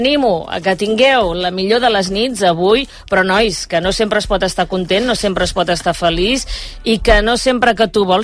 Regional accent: Reus, Catalonia, Spain; now in Barcelona, Spain; quan vaig arribar a Barcelona des de Reus, tenia una amiga que em feia ultracorrecció

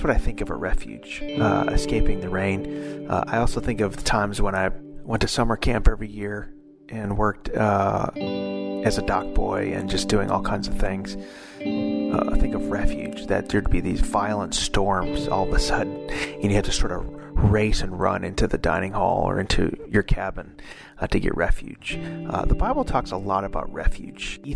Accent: United States; I mean, being an American, United States, I'd always felt very safe.

